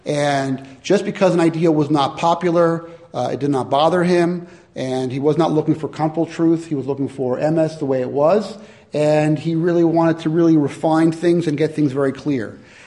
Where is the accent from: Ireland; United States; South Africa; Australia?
United States; Seattle, Washington; Ron and I grew up in Seattle.